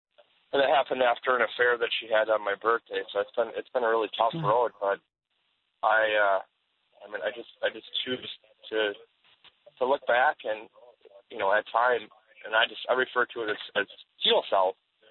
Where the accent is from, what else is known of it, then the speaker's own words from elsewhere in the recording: Superior, Wisconsin, United States; Well, I'm from Superior, Wisconsin.